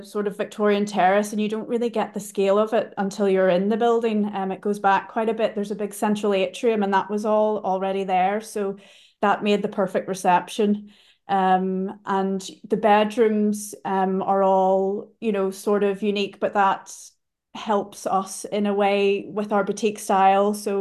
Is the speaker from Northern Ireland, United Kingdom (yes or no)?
yes; Portstewart, Northern Ireland, United Kingdom; I'm from Port Stewart, so just the town next to where the hotel's located, and got a new appreciation for the area after being away for, you know, 10, 12 years.